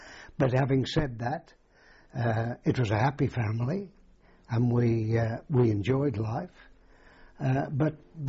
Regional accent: Birmingham, West Midlands, United Kingdom; Yes, I was one of a big family. I was one of 10. And I went to various schools in Birmingham until the age of 14, which was the leaving age at the time.

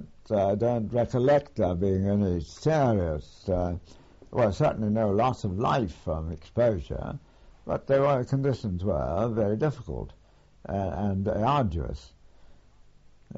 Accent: United Kingdom; As a British officer, I've been used to this sort of thing from the time I joined.

